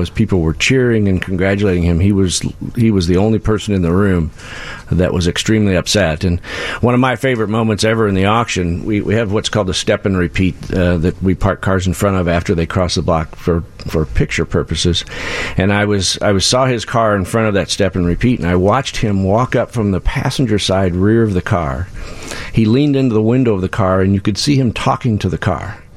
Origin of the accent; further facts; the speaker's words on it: Bloomington, Illinois, United States; now in Chicago, United States; So I'm pretty local. I grew up in Bloomington, Illinois. I live in Chicago now